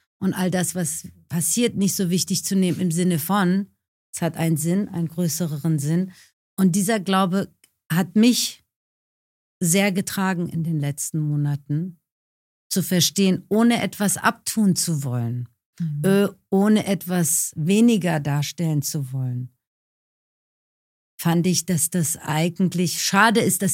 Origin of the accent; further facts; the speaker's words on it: Iran; Ich komme aus dem Iran